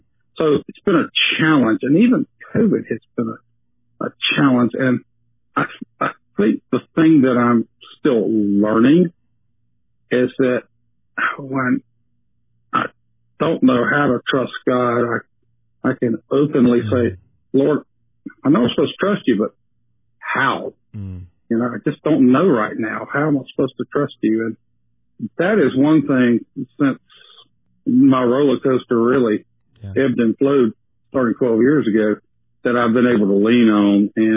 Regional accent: Columbia, South Carolina, United States; I did. I grew up in Columbia. I graduated from a little private Christian school, Columbia Christian, which is no longer.

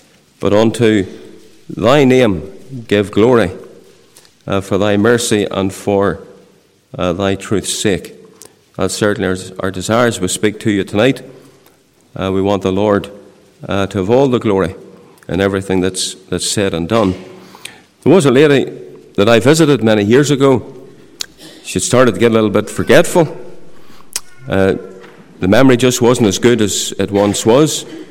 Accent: Saintfield, Northern Ireland, United Kingdom; also born or lived in Carryduff; I was brought up between Saintfield and Carriduff in an area down there known as the Ockley Hill. I was brought up in the Presbyterian Church.

